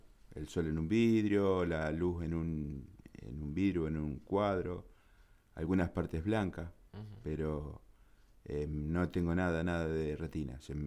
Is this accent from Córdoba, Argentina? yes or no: yes; Coronel Moldes, Córdoba, Argentina; born there; also born or lived in Casilda; Yo soy nacido en Coronel Moltes, provincia de Córdoba. Me trataron en Río Cuarto. Después, a posterior, vinimos a Casilda.